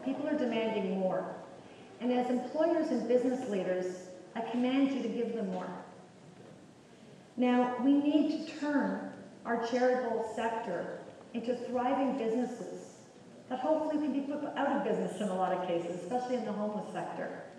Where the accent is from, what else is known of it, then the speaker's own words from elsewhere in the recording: Canada; I'm from Canada.